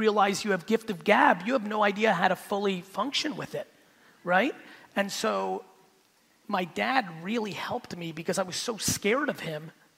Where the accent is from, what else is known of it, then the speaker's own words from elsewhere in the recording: United States; also born or lived in Soviet Union; So, you know, here I am, we left in 78, I'm 3 years, I'm growing up in America